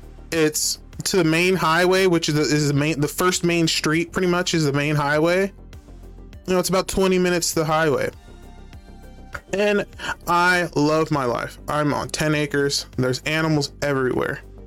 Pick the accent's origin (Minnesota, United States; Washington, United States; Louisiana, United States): Washington, United States; also born or lived in Tacoma; I'm from Washington State. I used to live in Tacoma, the Spanaway, Parkland area is usually where I was, or in, like, Midland, you know, Puyallup, stuff like that, right?